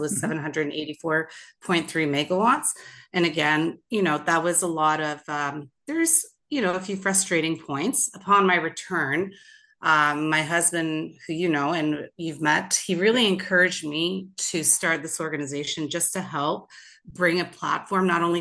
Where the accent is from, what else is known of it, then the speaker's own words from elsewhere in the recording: Canada; maintain that really great journey of being Canadian.